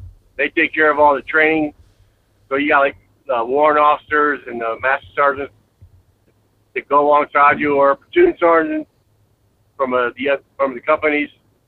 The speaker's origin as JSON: {"language": "English", "town": "St. Louis", "region": "Missouri", "country": "United States", "said": "Well, I'm from St. Louis, Missouri."}